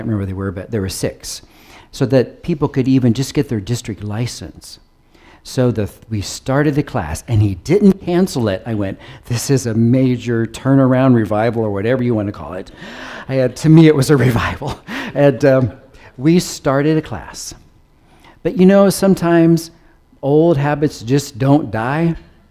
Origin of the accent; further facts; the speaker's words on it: United States; now in South Africa; I'm an American. I'm a little bit African trying to learn the ways.